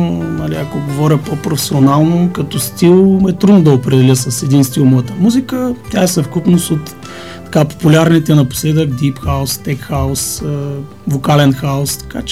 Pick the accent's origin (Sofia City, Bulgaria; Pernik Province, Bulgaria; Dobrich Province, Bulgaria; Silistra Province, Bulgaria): Silistra Province, Bulgaria; Silistra; аз бях много малък, така в моя роден град, който е Силистра